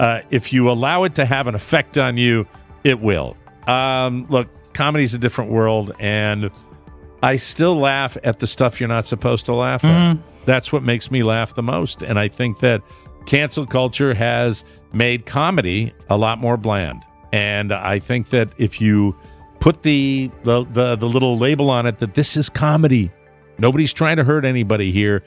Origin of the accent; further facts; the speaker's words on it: Connecticut, United States; Connecticut, my home state.